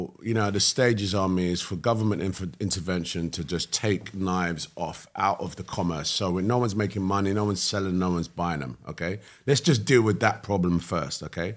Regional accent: London, United Kingdom; I grew up in London.

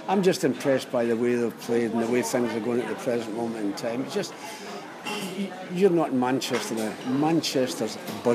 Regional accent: Ireland; also born or lived in Scotland; I spent every summer when I was a kid in Ireland.

